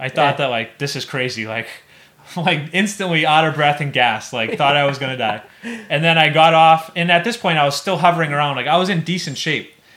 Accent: Howell, New Jersey, United States; I grew up in Howell. I swam at the beach all the time. We used to swim in the bay.

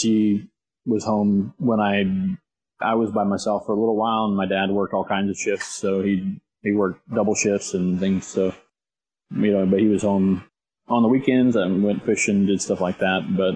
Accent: Muncie, Indiana, United States; now in Central Florida, United States; I am from Muncie, Indiana. A lot of great people were produced from there.

